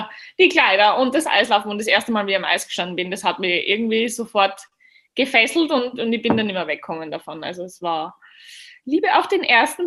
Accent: Austria; Und ich komme aus Österreich.

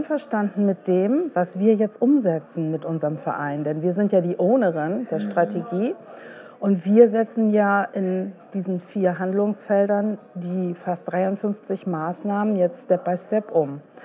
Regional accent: Hamburg, Germany; Und Hamburg, ja, ich freue mich sehr für meine Heimatstadt.

